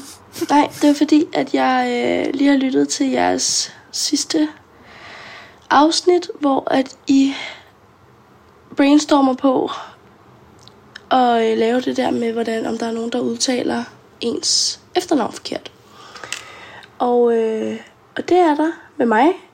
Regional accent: Capital Region of Denmark, Denmark; i og med, at jeg er fra Bornholm, så har jeg været et par gange i den lokale avis

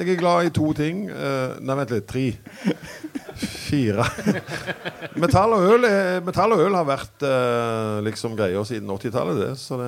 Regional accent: Randaberg, Rogaland, Norway; Jeg er fra Randaberg, faktisk. Ja. Stavanger.

